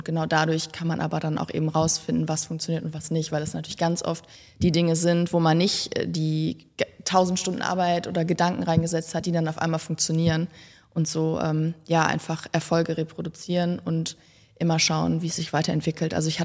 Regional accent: Düsseldorf, North Rhine-Westphalia, Germany; Genau, ich bin aus Düsseldorf und 27

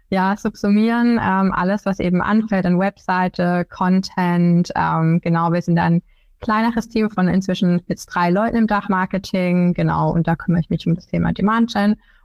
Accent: Karlsruhe, Baden-Württemberg, Germany; Also ich komme tatsächlich aus der Region, erstmal noch ganz kurz lokal, aus der Region Karlsruhe, arbeite da inzwischen komplett remote

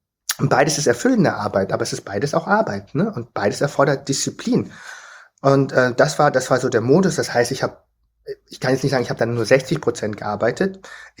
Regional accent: Vietnam

